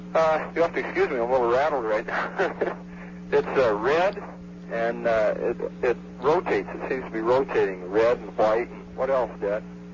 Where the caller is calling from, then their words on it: Milbank, South Dakota, United States; I'm calling from Milbank, South Dakota.